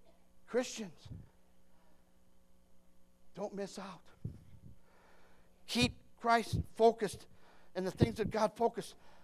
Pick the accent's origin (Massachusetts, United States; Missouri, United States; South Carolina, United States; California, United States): Missouri, United States; I'm from Missouri, the show me state.